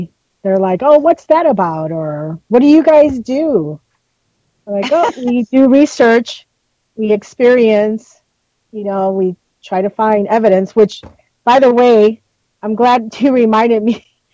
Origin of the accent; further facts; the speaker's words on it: Indiana, United States; I'm an Indiana resident.